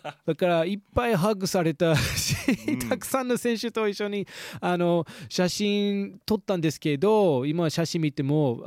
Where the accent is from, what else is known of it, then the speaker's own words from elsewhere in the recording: Atlanta, Georgia, United States; Japanese is a second language; 実は僕はアトランタ市の出身で、